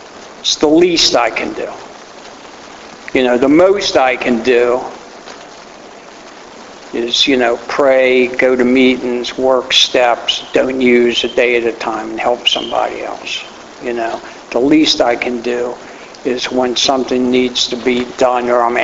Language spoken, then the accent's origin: English; Baltimore, Maryland, United States; I'm from Baltimore.